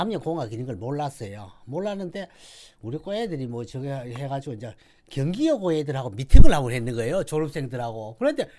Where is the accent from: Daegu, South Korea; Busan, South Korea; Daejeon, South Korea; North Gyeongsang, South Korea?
North Gyeongsang, South Korea; Pohang; 저는 집이 포항입니다. 포항인데